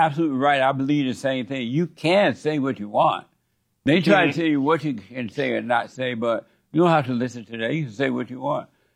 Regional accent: Alabama, United States; From Alabama.

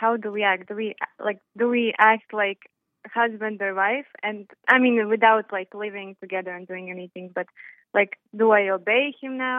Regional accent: Estonia; I am from Estonia, by the way.

